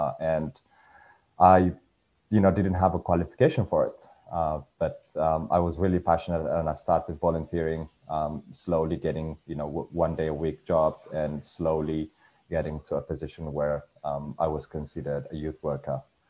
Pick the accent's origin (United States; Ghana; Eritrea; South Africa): Eritrea; English is a second language; now in Australia; I am from Eritrea. I came to Australia almost 5 years ago. And I am currently staying here as a permanent resident refugee.